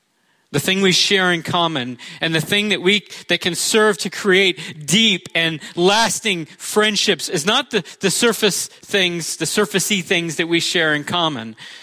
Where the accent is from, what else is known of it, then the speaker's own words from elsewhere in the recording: Florida, United States; I'm from Florida. We have oceans there. No corn. A little bit of corn. Not much.